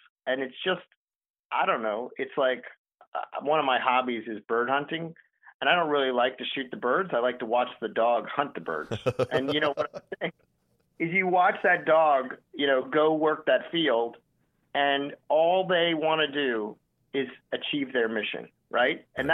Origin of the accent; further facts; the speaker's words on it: Pennsylvania, United States; which both of us growing up in Pennsylvania.